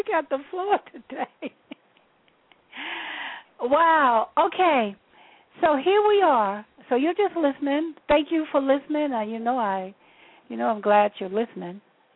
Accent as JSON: {"language": "English", "town": "Memphis", "region": "Tennessee", "country": "United States", "tie": "born or raised there", "said": "now we're going to go to 901, my hometown. Area code 901-289, Memphis, Tennessee."}